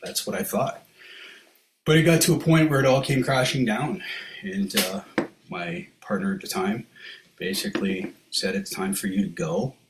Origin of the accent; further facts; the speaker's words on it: New York, United States; from New York, and that was my ego again